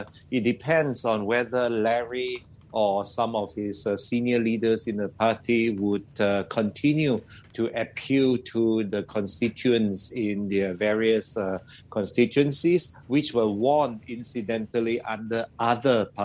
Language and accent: English; Sabah, Malaysia; I'm from Sabah